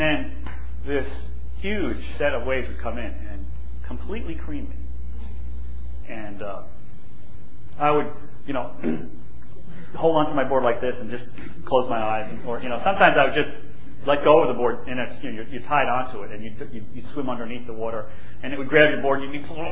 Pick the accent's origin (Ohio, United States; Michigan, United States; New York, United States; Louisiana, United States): New York, United States; Long Island; now in Beaver Falls, United States; You know, I grew up on Long Island surfing, and I love to do it. And now I'm a fish out of water in Beaver Falls, you know.